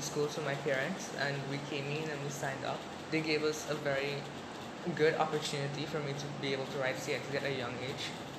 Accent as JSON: {"language": "English", "country": "Guyana", "tie": "born there", "moved": "yes", "lives_now": "Trinidad and Tobago", "said": "Yes, I was born in Guyana."}